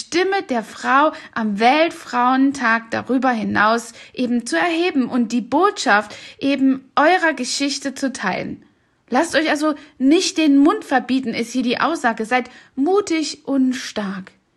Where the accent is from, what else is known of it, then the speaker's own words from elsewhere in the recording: East Germany, Germany; Ja, ich bin selbst ja in Ostdeutschland aufgewachsen